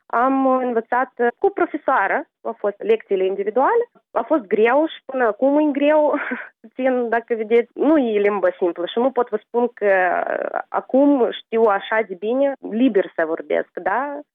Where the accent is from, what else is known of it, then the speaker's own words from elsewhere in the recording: Ukraine; first language Ukrainian; Romanian is a second language; now in Moldova; Pentru mine e neapărat că e limba ucraineană, e limba mea maternă, da? Și prietenii și rudele întreabă. 7 ani deja trăiesc în Republica Moldova